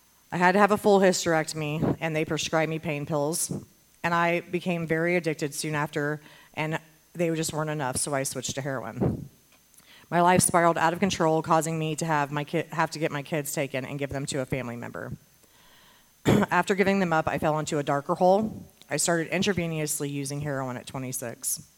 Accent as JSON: {"language": "English", "town": "Lafayette", "region": "Indiana", "country": "United States", "tie": "born or raised there", "said": "I am from Lafayette, Indiana, and I was raised in a home with my mom, uncle, aunt, sister, and my grandmother."}